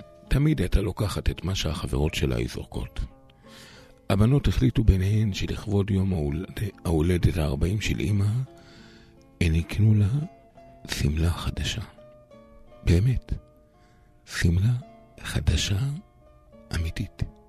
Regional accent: Kiryat Ata, Haifa District, Israel; אני גדלתי ברחוב יוספטל בקריית אתא. שכונה בינונית.

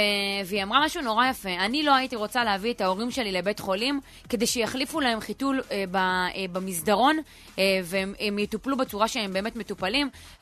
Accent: Morocco; קודם כל, מה נגד המזרחים? אני מזרחית.

